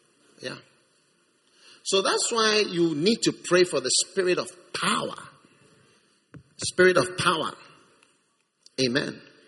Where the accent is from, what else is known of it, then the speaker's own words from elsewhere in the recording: Nigeria; I'm a Nigerian